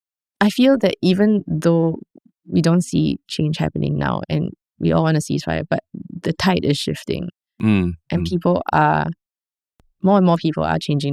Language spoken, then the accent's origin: English; Singapore; So this is the part that's also scary as a Singaporean, right?